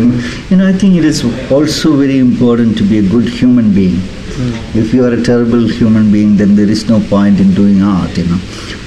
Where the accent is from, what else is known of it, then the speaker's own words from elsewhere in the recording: Angamali, Kerala, India; English is a second language; I'm from Kerala. Mm. I was born in Kerala, in a small village called Mangattukara in Ernakulam district, a place called Angamali. Mm. Born in 63